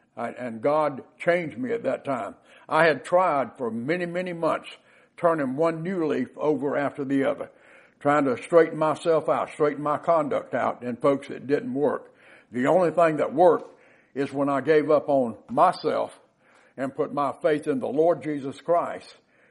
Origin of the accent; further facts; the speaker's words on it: Augusta, Georgia, United States; I was born in Augusta, Georgia, and then through the events of my parents' life, they ended up getting divorced because my father had a serious drinking problem, and we ended up in various foster care facilities